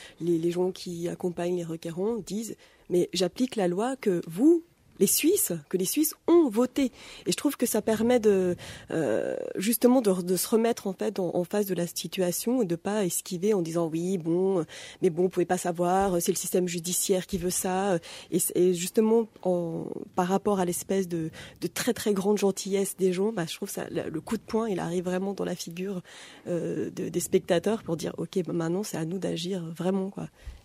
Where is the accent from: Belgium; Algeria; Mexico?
Mexico; Pacific coast; j'ai vécu la plupart de mon, enfin, quasiment toute mon enfance au Mexique. Donc, c'est un lieu que je connaissais très bien. C'est sur la côte du Pacifique.